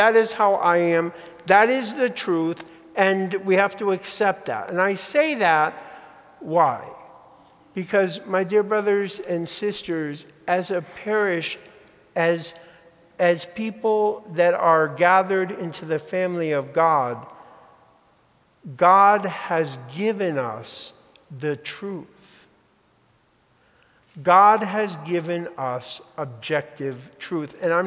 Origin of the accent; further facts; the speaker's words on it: Bridgeport, Connecticut, United States; Okay, I grew up in Connecticut in Bridgeport, where you had a choice.